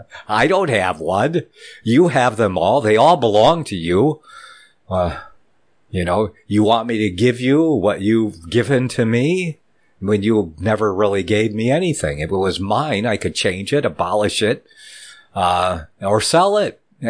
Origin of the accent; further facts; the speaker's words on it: Ann Arbor, Michigan, United States; Dale's in Michigan, my home state. My birth state was Michigan. It's on the land there. I was born in Ann Arbor. Yeah, at the University Hospital there.